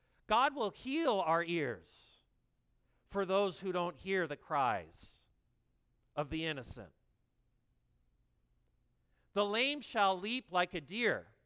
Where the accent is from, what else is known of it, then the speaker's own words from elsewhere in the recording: Sedona, Arizona, United States; now in Upland, United States; Yeah, I'm from Arizona, and I'm from the mountains, okay? So the mountains get cool. The weather in Upland is a lot like my hometown in Sedona, actually.